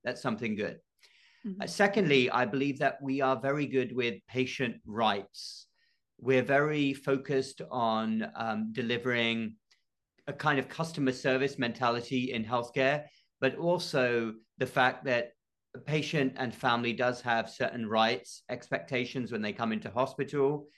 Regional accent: United Kingdom; moved away as an adult; now in United States; as you can probably tell, I'm not from the United States. I grew up in the United Kingdom, went to medical school over there, and then shortly after graduation, I came to the US.

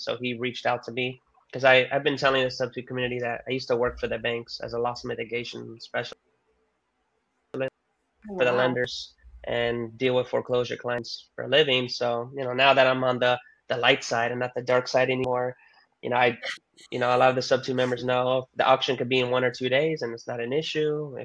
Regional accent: Miami, Florida, United States; So, yeah, I'm from the Miami.

